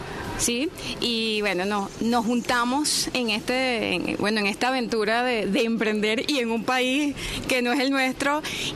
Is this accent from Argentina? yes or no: no; Maracay, Aragua, Venezuela; also born or lived in Caracas; now in Puebla, Mexico; Bueno, soy venezolana, sí. Soy de varios lugares. Pero al final estuve en Maracay, mi familia es de Maracay. Los últimos años estuve en Caracas, mi hija nació en Caracas. Y llego a Puebla porque ya mi hermana estaba aquí, en México.